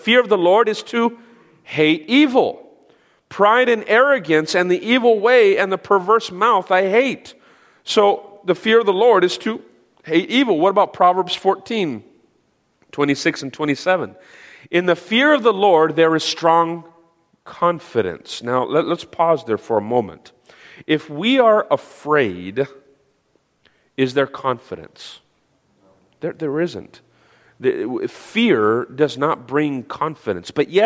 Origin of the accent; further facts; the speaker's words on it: New Mexico, United States; I'm originally from New Mexico. I was born and raised there, and so we have family still out in New Mexico.